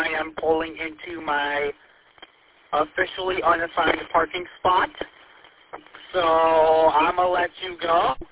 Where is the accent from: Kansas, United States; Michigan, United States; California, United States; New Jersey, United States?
Michigan, United States; Lapeer; Yeah, I'm from Lapeer.